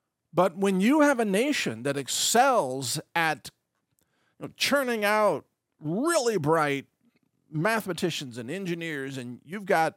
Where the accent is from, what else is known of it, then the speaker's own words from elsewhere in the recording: Midwest, United States; I grew up in the Midwest, and I had scholarships in my own state, and that's where I went to school.